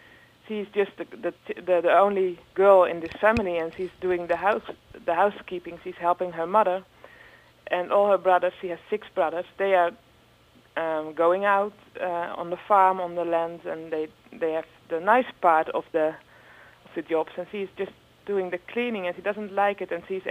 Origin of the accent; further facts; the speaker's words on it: Netherlands; English is a second language; Yeah, I'm a novelist from the Netherlands